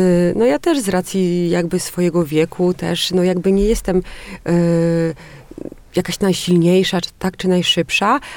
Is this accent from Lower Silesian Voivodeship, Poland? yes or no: no; Mrągowo, Warmian-Masurian Voivodeship, Poland; ja pochodzę z Mrągowa, mieszkałam praktycznie nad jeziorem, więc wakacje dużo spędzałam czasu nad wodą.